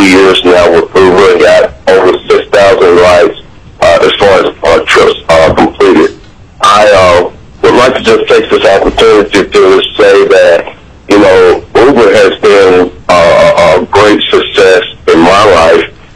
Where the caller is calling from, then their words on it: Seattle, Washington, United States; I'm calling from Seattle, Washington.